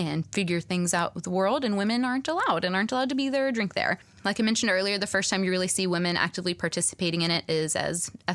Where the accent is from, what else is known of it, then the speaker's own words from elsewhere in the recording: Texas, United States; And speaking as a Texan